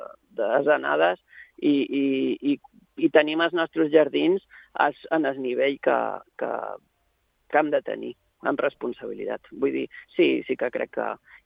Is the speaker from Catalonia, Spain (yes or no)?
no; Ibiza, Balearic Islands, Spain; born there; he nascut a Eivissa